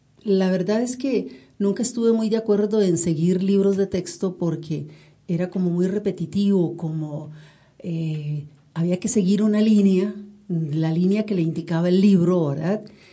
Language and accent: Spanish; Aguacaliente, Cartago, Costa Rica; estuve en la escuela de mi pueblo, Aguacaliente, la escuela Juan Vázquez de Coronado. Ahí saqué mi sexto grado.